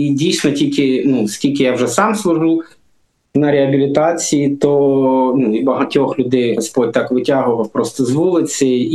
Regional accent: Donetsk, Donetsk Oblast, Ukraine; now in Kyiv, Ukraine; Це було в листопаді 18-го року. Тобто я сам з Донецька переїхав в Київ

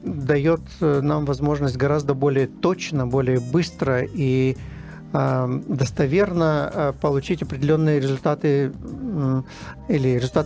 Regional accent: United Kingdom; Russian is a second language; в той стране, откуда я приехал, из Объединенного Королевства

